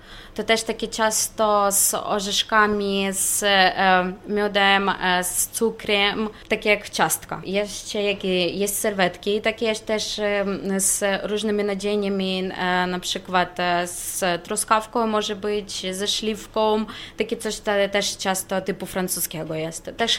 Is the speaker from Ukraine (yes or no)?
yes; Ukraine; Polish is a second language; now in Poland; na przykład ja jestem z Ukrainy